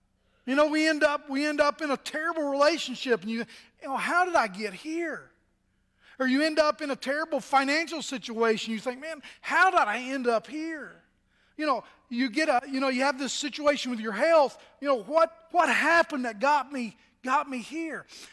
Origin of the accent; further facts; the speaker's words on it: Virginia, United States; Gillies Cave was outside of my hometown there in Southwest Virginia